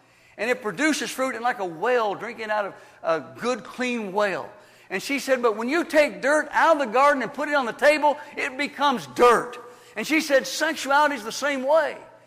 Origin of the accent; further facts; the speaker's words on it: Louisville, Kentucky, United States; when I grew up in Louisville, Kentucky as a young boy